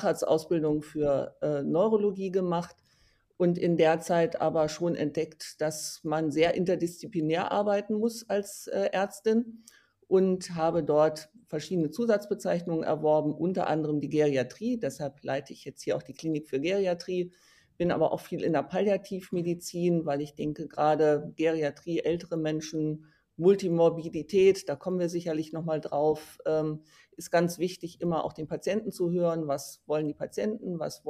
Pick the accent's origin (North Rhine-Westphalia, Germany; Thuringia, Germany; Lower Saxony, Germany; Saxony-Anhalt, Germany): Lower Saxony, Germany; Emden; ich bin tatsächlich in Ostfriesland aufgewachsen, bin in Emden zur Schule gegangen und bin dann im Zuge des Studiums, ne, die ZVS guckt dann, wo sie Studenten hinschickt, bin ich im Ruhrgebiet gelandet und bin von 1980 bis 2007 tatsächlich